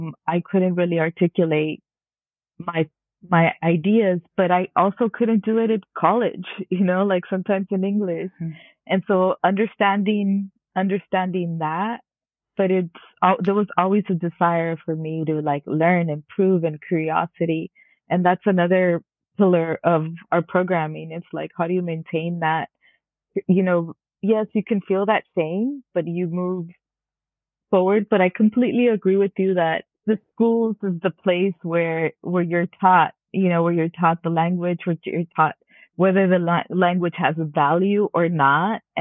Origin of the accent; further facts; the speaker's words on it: Los Angeles, California, United States; The other thing was my mom is from El Salvador and I grew up in East LA, where it's predominantly Mexican.